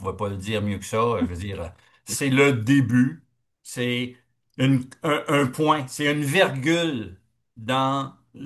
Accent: Kedgwick, New Brunswick, Canada; Moi, je suis originaire de Kedgwick.

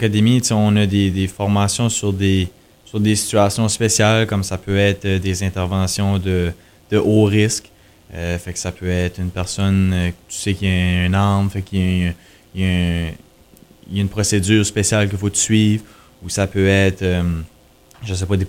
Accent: Edmonton, Alberta, Canada; moi, j'ai grandi à Edmonton, tu sais, c'est sûr que je connais quand même beaucoup de monde ici.

